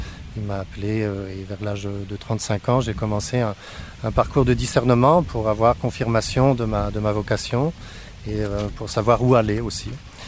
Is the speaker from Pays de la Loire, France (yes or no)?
yes; Pays de la Loire, France; also born or lived in Paris; Alors, moi, personnellement, je suis français. Je suis de Loire-Atlantique. J'ai beaucoup vécu à Paris, où je travaillais.